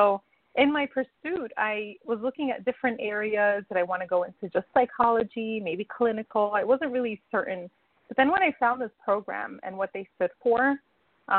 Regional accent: New Jersey, United States; Yeah. I mean, 42 years I've been in the same state, same county.

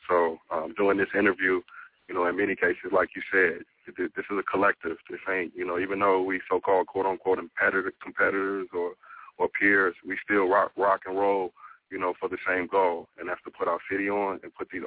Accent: Chicago, Illinois, United States; now in Minnesota, United States; I'm not from Minnesota. I'm actually from Chicago. Been here for about 15 years.

